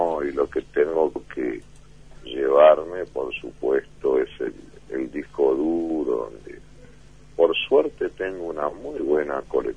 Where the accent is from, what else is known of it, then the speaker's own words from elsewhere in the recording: Uruguay; arrancaré para las 8 horas como cualquier uruguayo. Afortunadamente hoy en Uruguay no hay tanto desempleo como antes.